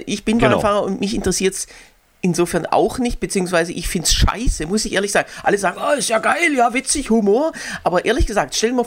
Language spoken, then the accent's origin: German; Germany; das macht mich als Deutscher auch richtig stolz, muss ich sagen. Wir Deutsche bauen jetzt das Gesundheitssystem in Syrien auf.